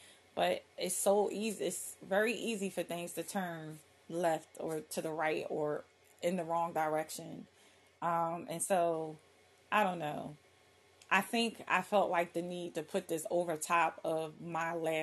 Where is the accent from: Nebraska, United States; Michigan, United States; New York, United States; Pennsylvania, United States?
Pennsylvania, United States; Philadelphia; I'm from Philly. And my whole life, like I'm 46, so my whole life growing up in Philly, there was a Baptist church, a Catholic church, and a mosque on every corner